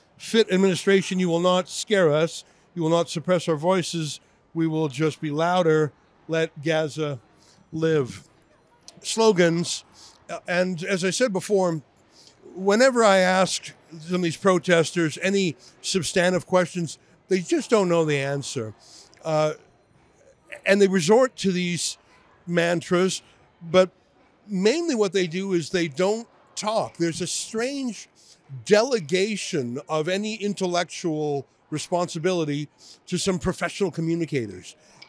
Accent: Canada; I'm from Canada

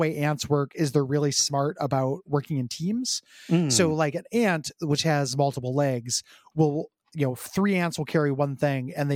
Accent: Midwest, United States; I grew up in the Midwest. I don't do that because I know about ants

